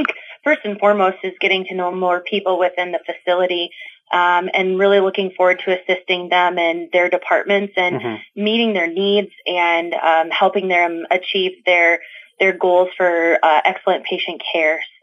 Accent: Mallard, Iowa, United States; I didn't grow up here. I grew up in Mallard, Iowa, but since moving here in 2009, this has really become my home.

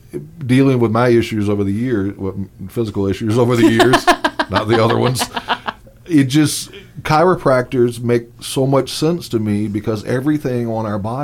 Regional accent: Virginia Beach, Virginia, United States; I'm from the Virginia Beach area

